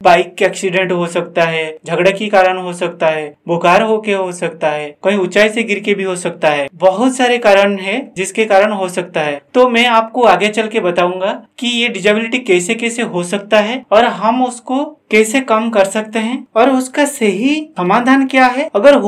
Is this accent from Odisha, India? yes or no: yes; Odisha, India; मैं पुरी जिला उड़ीसा का रहने वाला हूँ।